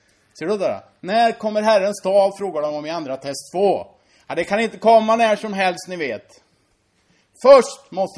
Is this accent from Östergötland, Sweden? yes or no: yes; Finspång, Östergötland, Sweden; Jag brukar drömma att jag är min hembygd av någon konstig anledning. Och jag cyklade där i Finspång